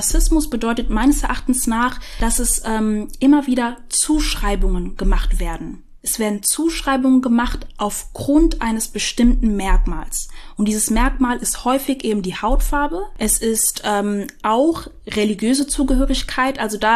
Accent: Rüsselsheim, Hesse, Germany; Aber ich bin Rüsselsheimerin.

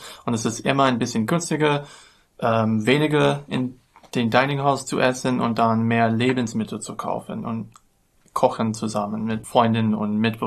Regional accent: United States; German is a second language; ich bin ein Studienberater für IEC und ich komme aus den USA.

